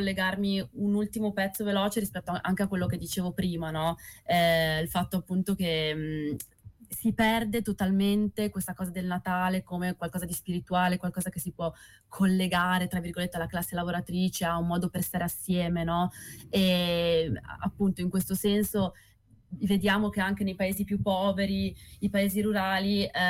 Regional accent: Bolzano, Trentino-Alto Adige, Italy; noi veniamo da Bolzano, quindi ci piaceva un attimo riprendere questa cosa

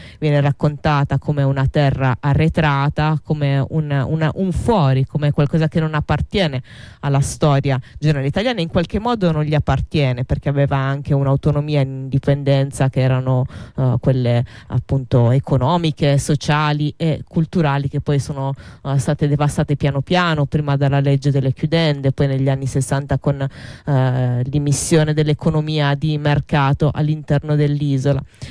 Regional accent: Sardinia, Italy; posso dire da sarda, peraltro vengo da un paese in linea d'aria molto vicino al poligono di Teulada, tanto che da piccola sentivo i rumori delle esercitazioni della guerra molto spesso la notte

